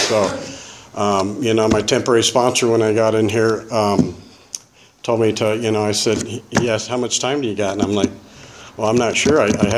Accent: California, United States; born there; I was born here in California. My grandparents lived here. My parents lived here.

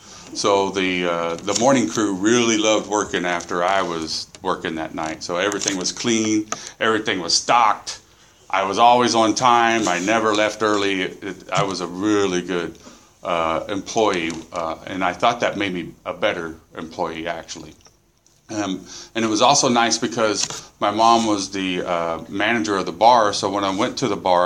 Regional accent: Lompoc, California, United States; born there; I was born in Lompoc.

